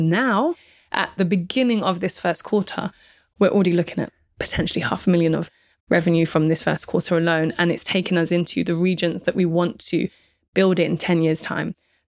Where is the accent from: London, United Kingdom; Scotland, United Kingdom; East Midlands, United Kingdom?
London, United Kingdom; Deptford; I'm a girl from Deptford, South London, who enjoyed doing events. I had my daughter when I was 19, and now I'm soon 40 running an international events agency.